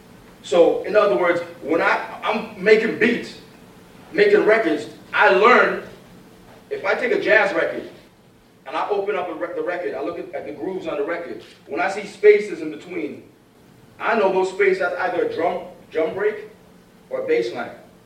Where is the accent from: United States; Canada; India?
Canada; Toronto, Ontario; I'm from Toronto